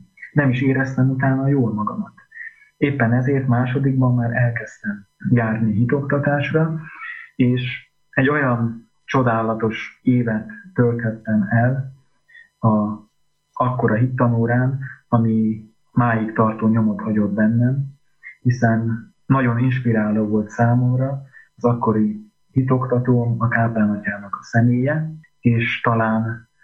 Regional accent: Hungary; A családom kagymári eredetű … ez a kis település az ország déli határa mentén található, és ott nevelkedtem fel.

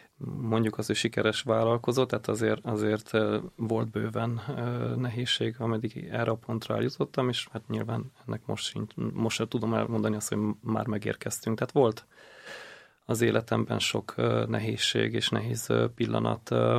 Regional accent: Transylvania, Romania; now in Hungary; Én erdélyi származású vagyok, és úgy kerültem át Magyarországra.

